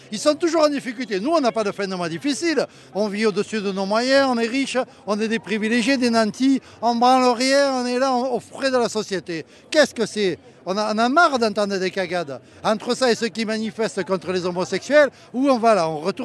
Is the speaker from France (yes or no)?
yes; Nice, Provence-Alpes-Côte d'Azur, France; Je viens de Nice, je voulais voir quand même un peu la manif.